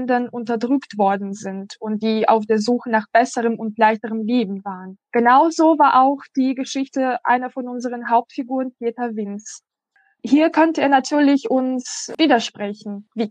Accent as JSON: {"language": "German", "country": "Russia", "said": "Denn ich komme aus Russland"}